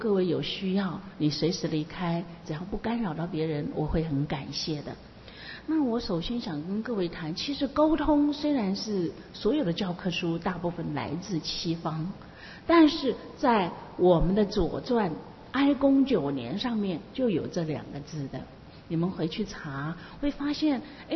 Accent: Taiwan; 但基本上它不是我们台湾人，不是我们华裔，我们华人，我们中国人的一个习性

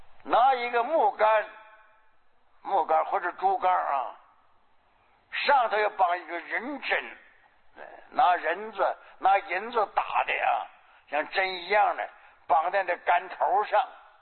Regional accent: Northeast China, China; 我小时候在我们东北啊，东北不挖人参吗

